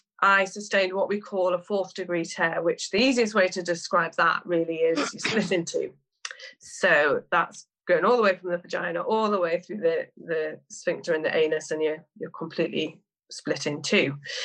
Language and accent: English; United Kingdom; I'm quite British like that. You know, the way that I was brought up is, well, you just get on with it.